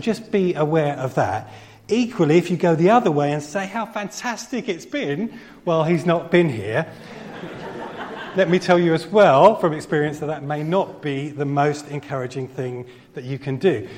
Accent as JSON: {"language": "English", "town": "Chichester", "region": "South East England", "country": "United Kingdom", "said": "As Piero said, I'm from Chichester. Chichester's about 30 miles away."}